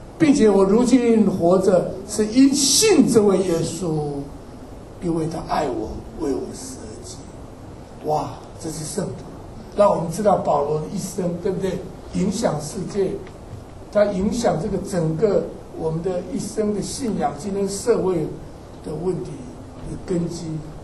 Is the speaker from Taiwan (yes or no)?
no; China; 我们中国人讲不能逃离怎么样如来掌